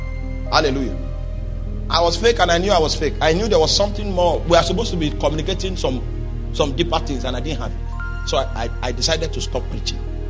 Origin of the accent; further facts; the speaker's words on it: Lagos, Nigeria; Oh, you see, me, I'm from Lagos.